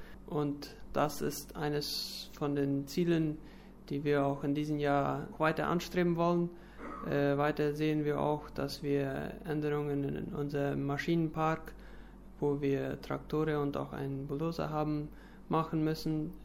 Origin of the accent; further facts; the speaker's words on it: Boquerón, Paraguay; ich komme aus der Kolonie Menno